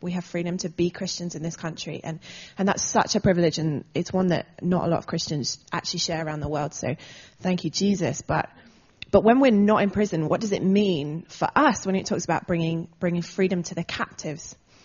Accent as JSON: {"language": "English", "region": "England", "country": "United Kingdom", "said": "You'll pick up an English twang to my accent because I've been living in Bristol. I am originally English, so I've been living in Bristol for the last 6 years."}